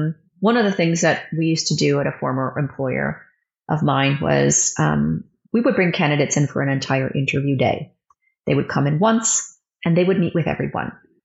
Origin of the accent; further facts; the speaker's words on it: Canada; And, you know, me being a Canadian and doing this in Texas